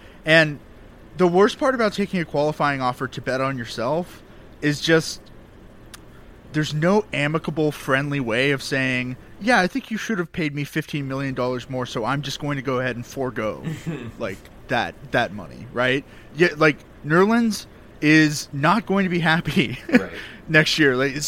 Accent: Austin, Texas, United States; Okay, first, I'm from Austin, so I enjoyed the hurricane too. Mm.

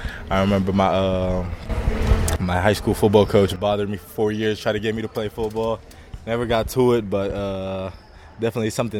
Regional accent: Athens, Attica, Greece; now in Milwaukee, United States; And I would say that it's definitely where I grew up in Athens, soccer was definitely the thing.

